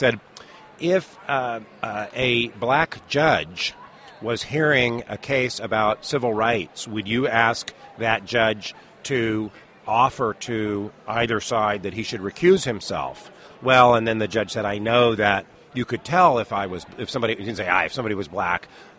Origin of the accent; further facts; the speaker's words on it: Tennessee, United States; Now... I'm from East Tennessee.